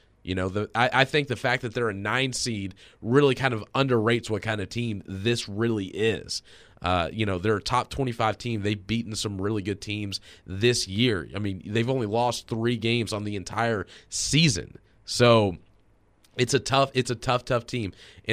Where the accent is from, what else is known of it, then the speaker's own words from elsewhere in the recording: Louisville, Kentucky, United States; growing up in Louisville, being a Louisville fan, we made the tournament every single year.